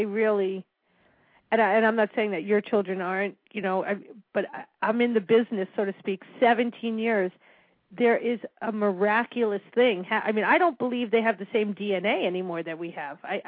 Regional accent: Connecticut, United States; I grew up in this side of the country, we have Fairfield County.

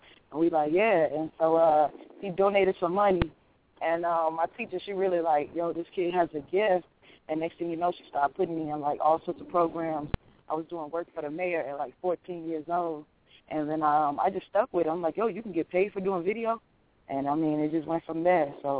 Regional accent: Chicago, Illinois, United States; I was born and raised over in Inglewood, which is, of course, the home of some of the greatest athletes and artists of Chicago

